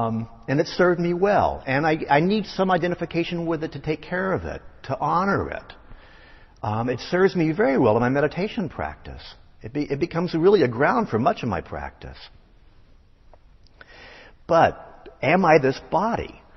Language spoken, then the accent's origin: English; Salina, Kansas, United States; I was certainly aware of it when I'd go back to my home state in Kansas. And I went back to my hometown and showed it in Salina, Kansas.